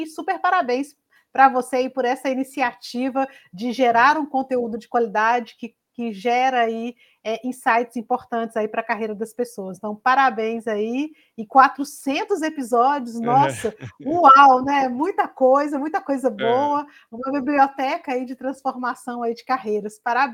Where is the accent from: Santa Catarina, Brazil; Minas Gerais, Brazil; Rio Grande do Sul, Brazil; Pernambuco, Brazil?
Minas Gerais, Brazil; Belo Horizonte; now in Campinas, Brazil; Belo Horizonte, de onde eu vim, né, nasci e cresci em Belo Horizonte, e também Campinas, de onde eu falo aqui neste episódio.